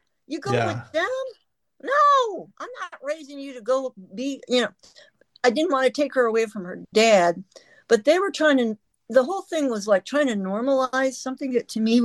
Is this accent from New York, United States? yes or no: no; Chicago, Illinois, United States; also born or lived in San Francisco / Sacramento; But I was born and raised in Chicago area.